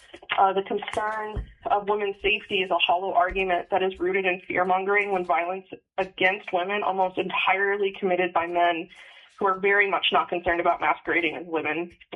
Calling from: Wasilla, Alaska, United States; I'm calling from Wasilla, Alaska.

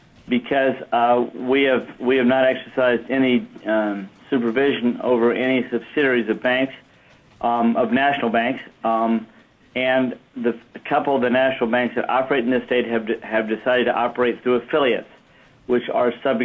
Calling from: Anchorage, Alaska, United States; I am online from Anchorage, and thank you for the opportunity to appear.

